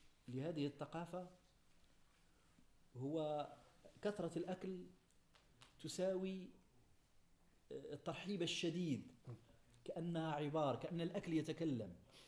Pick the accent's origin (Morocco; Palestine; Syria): Morocco; accent: Moroccan; نقول في لهجتنا المغربية نكتة حامضة